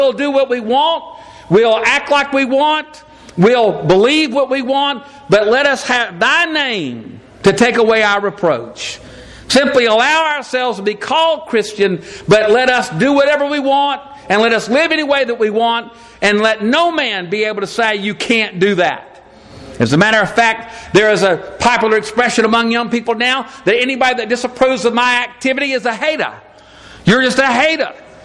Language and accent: English; Mississippi, United States; Well, it may be, but I'm from Mississippi